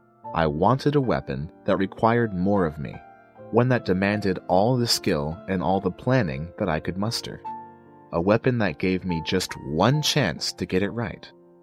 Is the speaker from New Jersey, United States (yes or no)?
no; Pennsylvania, United States; a guy who, like thousands of others in my home state of Pennsylvania, spends the better part of the year looking forward to those few short weeks in October and November